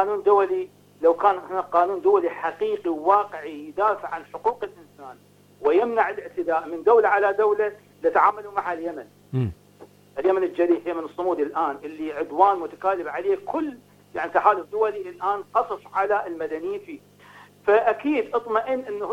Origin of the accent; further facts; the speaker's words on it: Iraq; نحن كعراقيين